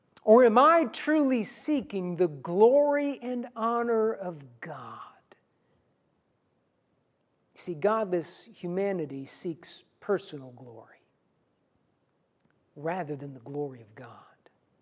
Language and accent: English; Cleveland, Ohio, United States; I grew up around Cleveland, Ohio, and so I paid attention to the Cleveland Indians growing up.